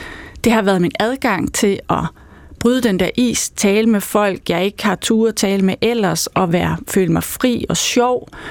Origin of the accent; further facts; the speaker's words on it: West Jutland, Denmark; jeg ved ikke, om det er, fordi jeg kommer fra Vestjylland, eller fordi det var i slutningen af 80'erne.